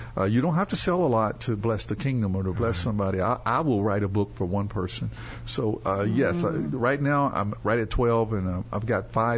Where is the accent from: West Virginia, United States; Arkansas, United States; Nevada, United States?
West Virginia, United States; Charleston; I grew up on Page Street in Charleston, West Virginia.